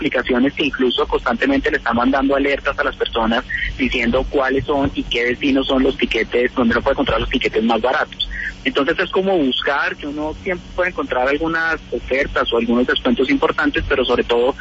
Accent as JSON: {"language": "Spanish", "country": "Colombia", "said": "como colombianos"}